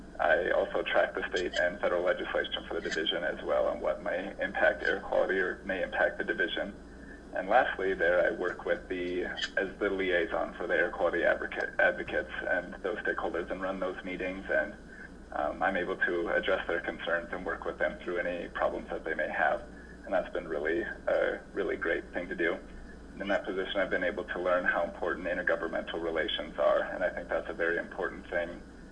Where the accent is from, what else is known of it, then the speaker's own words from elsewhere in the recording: North Dakota, United States; I'm originally from North Dakota. I went to the University of North Dakota